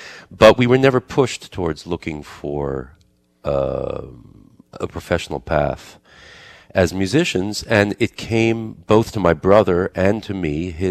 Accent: New York City, New York, United States; Well, I grew up in New York City, so you know, I had the usual round of lessons and Juilliard pre-college and, you know, summer things and so forth.

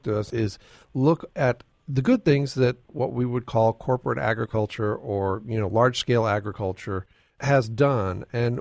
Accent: Texas, United States; As somebody growing up in West Texas, I spent some time in Western Oklahoma working on a family farm.

